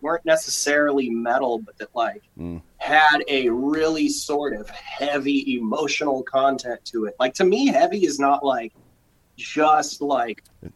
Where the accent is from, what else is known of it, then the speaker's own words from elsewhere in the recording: California, United States; it was really awesome growing up in Northern California in the early 2000s, you know, being in high school because there was so much music